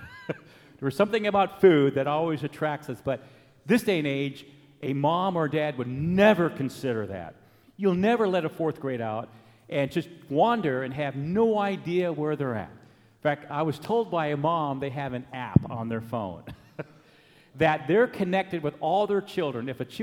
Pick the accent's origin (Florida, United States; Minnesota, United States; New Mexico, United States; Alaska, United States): Alaska, United States; Anchorage; Now, remember, I grew up in Alaska in Anchorage